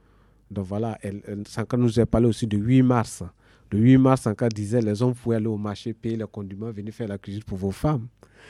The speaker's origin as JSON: {"language": "French", "country": "Côte d’Ivoire", "tie": "born or raised there", "said": "je suis né en Côte d'Ivoire et mon père était burkinabé en Côte d'Ivoire."}